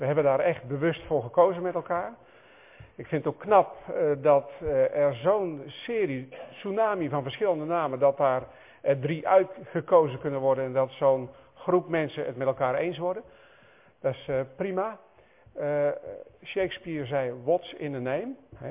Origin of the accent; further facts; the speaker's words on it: Brandwijk, South Holland, Netherlands; Ik kom uit Brandwijk, ik blijf Brandwijker.